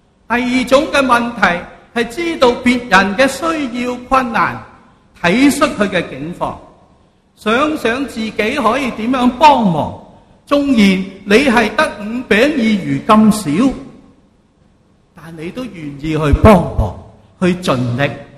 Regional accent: Fujian, China; now in Hong Kong; 我来到香港呢，发觉很多人，因为我不是香港出世的，很喜欢说我死了。福建人呢，即是我乡下

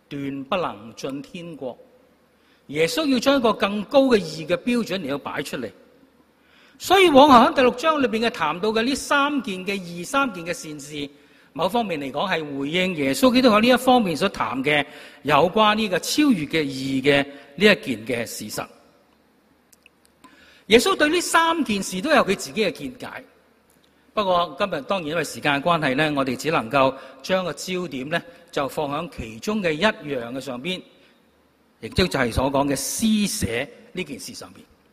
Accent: Guangdong, China; 按照中国人的惯用法，特别是我们广东人的惯用法

